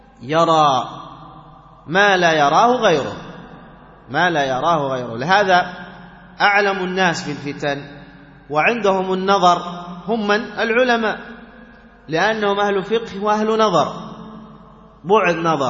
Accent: Yemen; وهذا معروف عندنا في اليمن، يجتمع علماء اليمن على فلان

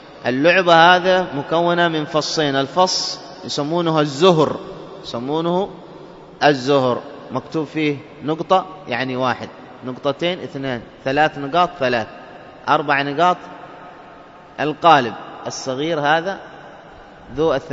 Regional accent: Dhofar, Oman; accent: Shehri; إحنا نسميها القراطة بلهجتنا العامية الشحرية

